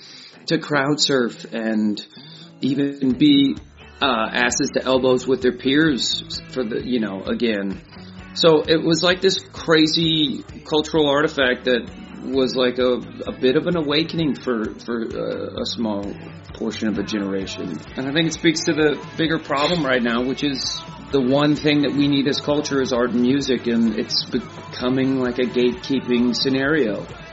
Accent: Oklahoma, United States

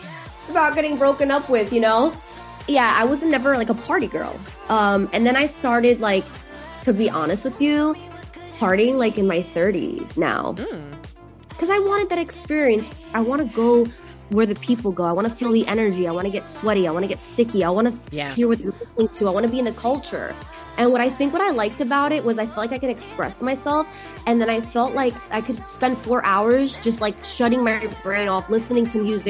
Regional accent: New York City, New York, United States; when I was growing up in New York, everybody had these nice backyards

